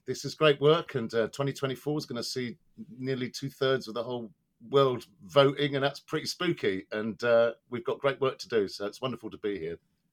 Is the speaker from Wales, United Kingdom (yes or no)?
no; Bromley, London, United Kingdom; born there; I realised it's just a roll of the dice that I was born in Bromley and not in this town.